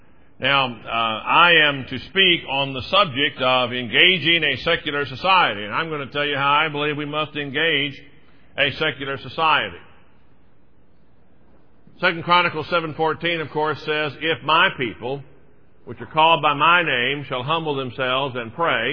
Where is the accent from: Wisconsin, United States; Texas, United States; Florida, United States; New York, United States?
Texas, United States; Houston; I grew up in Houston, Texas, and my family was very, very, very invested in the church.